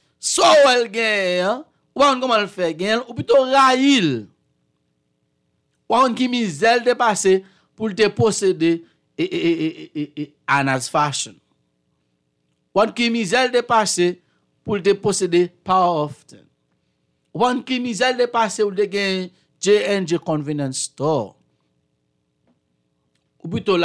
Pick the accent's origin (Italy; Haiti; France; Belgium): Haiti; Mettez nous ensemble en tant qu'Haïtien.